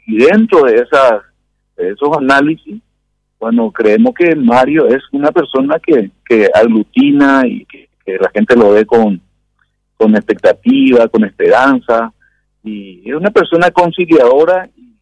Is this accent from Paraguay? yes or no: yes; Paraguay; el compromiso como paraguayo